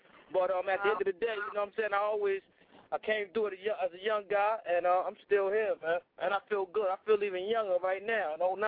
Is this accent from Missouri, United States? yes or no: no; Brooklyn, New York, United States; That was a Brooklyn Queens thing. You know what I mean? And I'm from Brooklyn, he from Queens, and we just clashed.